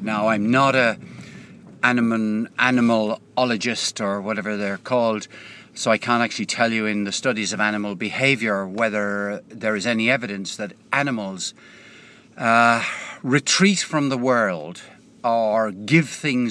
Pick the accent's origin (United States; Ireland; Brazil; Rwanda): Ireland; Limerick, Munster; And it would be fairly universal in the days that I grew up living in Limerick.